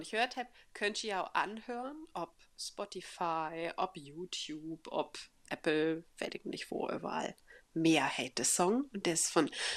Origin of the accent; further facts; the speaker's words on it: Lower Saxony, Germany; accent: Eastphalian; Also sag ich zumindest in meinen ostfälischen Dialekt.